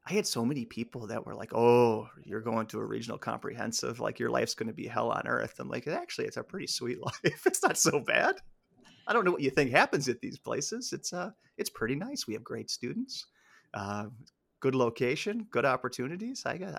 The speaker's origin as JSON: {"language": "English", "region": "Illinois", "country": "United States", "said": "My wife's from Wisconsin. My kids love it here. I've really learned to love it here. I'm from Illinois originally, Josie. Keep that in mind."}